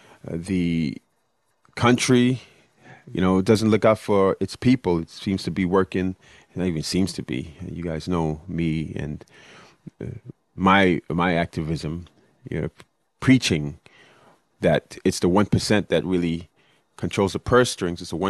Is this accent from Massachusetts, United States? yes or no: no; Brooklyn, New York, United States; And I came down here from Brooklyn, New York City, and to Florida.